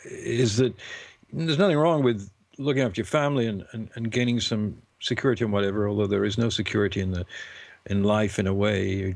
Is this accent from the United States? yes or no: no; United Kingdom; being British and stupid, as soon as I met him, I put out my hand and shook hands with him.